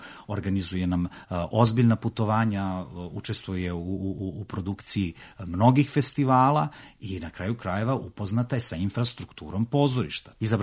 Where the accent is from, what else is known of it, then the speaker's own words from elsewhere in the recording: Kragujevac, Šumadija and Western Serbia, Serbia; born there; Pa ja sam rodom iz Kragujevca